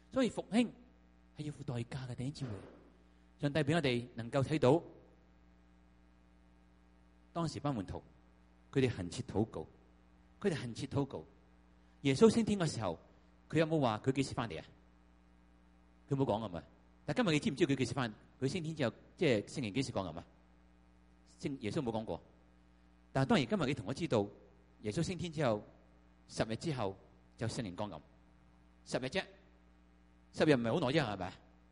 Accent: Hong Kong; 即系我哋香港人咧，好心急嘅，知唔知啊？

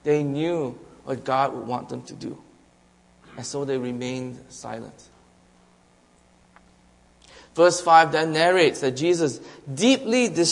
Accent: Malaysia; I grew up in Malaysia. I was born and raised there. And if you know anything about Malaysia, it's pretty much just like Canada. It's a multicultural, multi-ethnic community.

